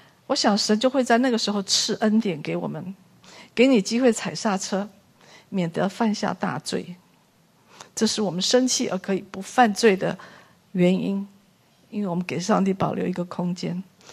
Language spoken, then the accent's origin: Chinese; China